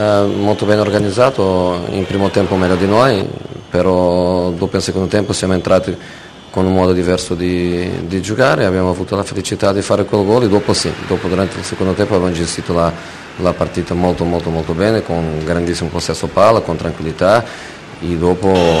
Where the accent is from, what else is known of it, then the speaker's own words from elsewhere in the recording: Portugal; Italian is a second language; Io per esempio ieri parlavo con i miei, nel mio paese abbiamo una squadra